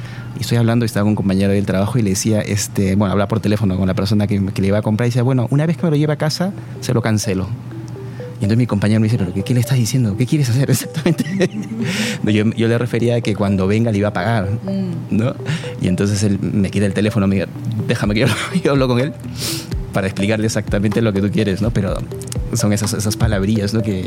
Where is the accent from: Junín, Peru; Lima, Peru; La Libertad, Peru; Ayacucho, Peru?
Lima, Peru; also born or lived in Spain; now in Mexico; Yo soy limeño, peruano. Y bueno, ya con NTT Data pues llevo casi 8 años aquí en México y otros 7 he estado también en las oficinas de España.